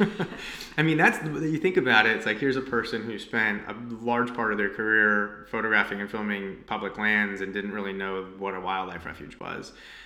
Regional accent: New Jersey, United States; moved away as an adult; now in Los Angeles, United States; was born and raised in New Jersey, and have lived here in Los Angeles for most of my adult life

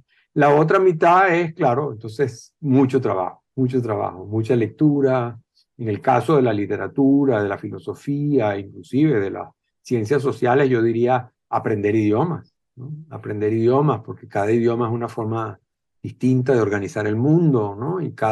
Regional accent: Venezuela; moved away as an adult; yo lo que siento es que inevitablemente soy venezolano. Es decir, digamos, yo no salí de Venezuela, sino ya casado y con hijos a los 30 años a estudiar afuera, digamos. Es decir, mi vida transcurrió en Venezuela.

